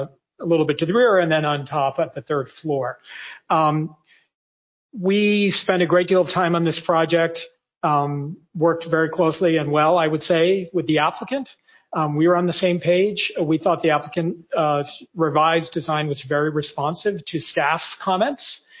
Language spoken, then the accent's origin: English; Washington, District of Columbia, United States; I come from Washington, D.C., where I work very closely with the National Park Service.